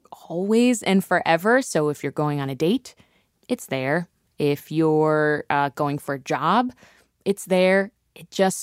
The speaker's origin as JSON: {"language": "English", "region": "Ohio", "country": "United States", "said": "I don't know if I've ever mentioned this, but I'm from Ohio."}